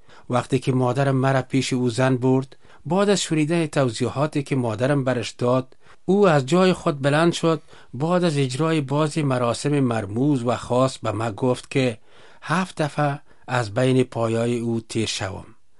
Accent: Kabul, Afghanistan; born there; و در شهر کابل به دنیا آمدیم.

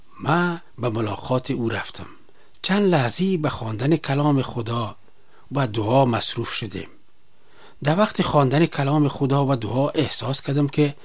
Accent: Afghanistan; now in Delhi, India; من از افغانستان هستم. مدت چند سال است که در هندوستان در شهر دیلی به حیث مهاجر زندگی میکنم.

